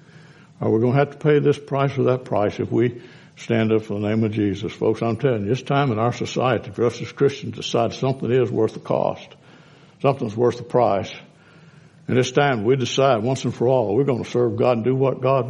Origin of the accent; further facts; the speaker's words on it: Louisiana, United States; Now, I grew up in Webster Parish.